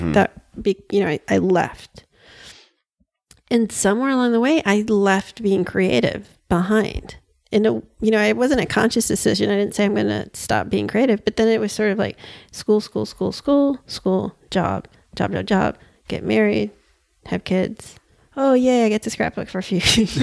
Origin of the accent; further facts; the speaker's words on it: Queens, New York, United States; Oh, I'm from New York, Queens.